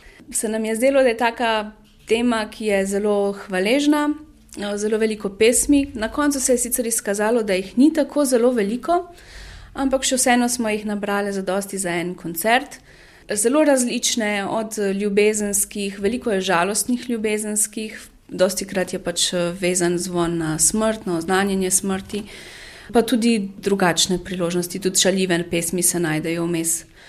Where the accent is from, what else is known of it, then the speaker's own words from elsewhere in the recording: Trebnje, Southeast Slovenia, Slovenia; Vse prihajamo iz Trebnjega oziroma okolice, smo se pa pač skozi leta nekako razkropile po celi Sloveniji, še vedno se pa vračamo v Trebnje